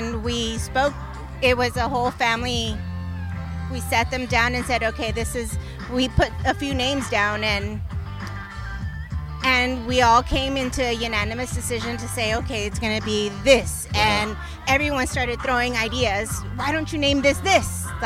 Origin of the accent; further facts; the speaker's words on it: Long Beach, California, United States; We're based in Long Beach. I grew up in Long Beach all my life.